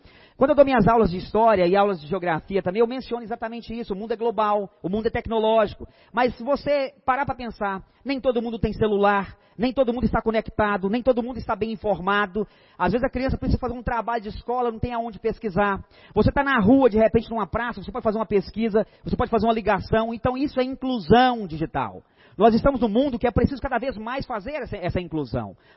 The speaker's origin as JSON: {"language": "Portuguese", "town": "Unaí", "region": "Minas Gerais", "country": "Brazil", "said": "Quem mora nas comunidades rurais, como eu moro, há mais de 35 anos, né? Eu resido, eu não sou de lá, sou de Unaí e fui muito novo ainda, muito criança, lá para o distrito de São Pedro."}